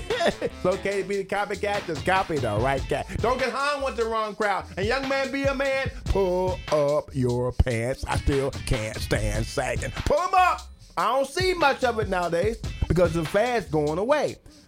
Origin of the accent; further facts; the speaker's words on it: Terre Haute, Indiana, United States; I'm 18 from Terre Haute, Indiana, in France, and I meet a black lady who's French, and I'm freaking out.